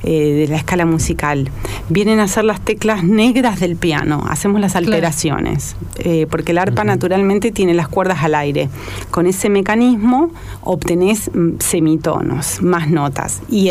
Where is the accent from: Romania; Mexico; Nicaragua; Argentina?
Argentina; General Roca, Río Negro; born there; Yo soy nacida en General Roca